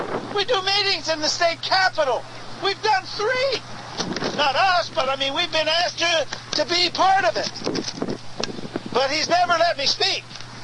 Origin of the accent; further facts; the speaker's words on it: the West, United States; Growing up in the West and being a history buff, you know, there's a lot of different little encounters that happened even in the area where I grew up and in Montana and Wyoming.